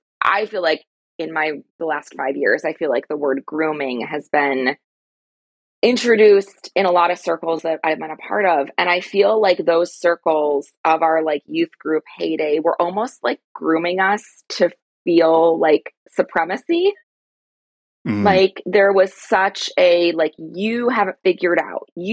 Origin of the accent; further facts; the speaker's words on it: Illinois, United States; I grew up outside of Chicago. My parents are from Iowa and moved to the city when my dad started working downtown, but you know, they stayed comfortably distance, a train ride away in the suburbs